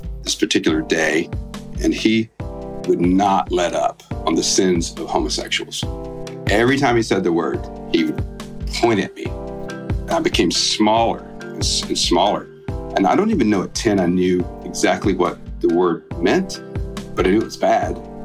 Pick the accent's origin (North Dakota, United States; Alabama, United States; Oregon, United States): Alabama, United States; I grew up in South Alabama. My grandmother had her own radio show on WPRN in Butler, Alabama.